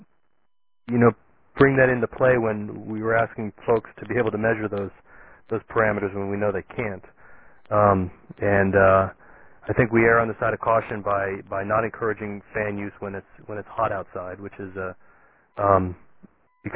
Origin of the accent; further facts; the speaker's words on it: Florida, United States; I'm from Florida. This is what we can't live without air conditioning.